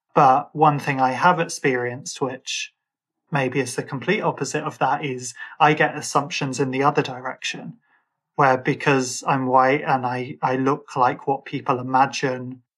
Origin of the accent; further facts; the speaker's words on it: Birmingham, West Midlands, United Kingdom; I'm Irish or that I'm from Birmingham. And so I might sound a bit like I'm from London to some people, but I'm not.